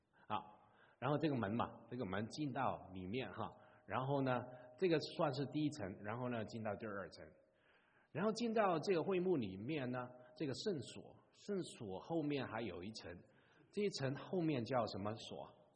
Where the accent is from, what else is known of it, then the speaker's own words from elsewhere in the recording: Hong Kong; Chinese is a second language; 你们讲跟我们香港人讲话慢一点啊，真的太快了。